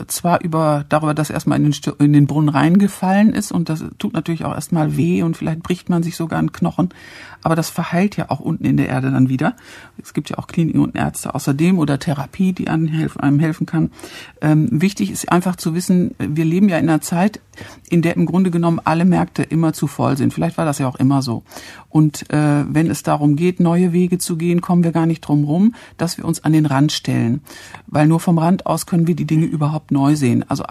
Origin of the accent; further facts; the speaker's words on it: North Rhine-Westphalia, Germany; Ich komme aus Westfalen, ja.